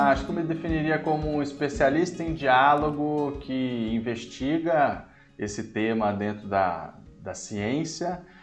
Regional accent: Santos, São Paulo, Brazil; Cara, eu sou de Santos.

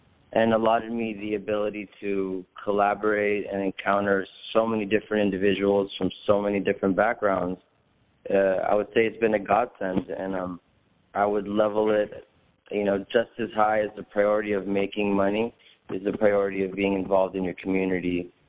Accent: Los Angeles, California, United States; I grew up in the West Los Angeles, Hollywood area.

